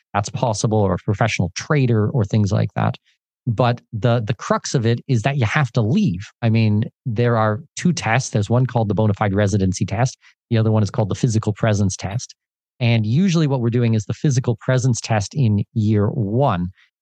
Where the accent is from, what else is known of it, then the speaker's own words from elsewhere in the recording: Canada; I'm a Canadian citizen.